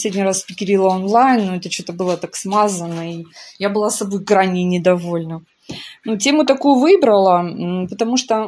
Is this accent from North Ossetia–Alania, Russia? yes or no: yes; Vladikavkaz, North Ossetia–Alania, Russia; Я жила, родилась в Владикавказе, в Северной Осетии. Городок был маленький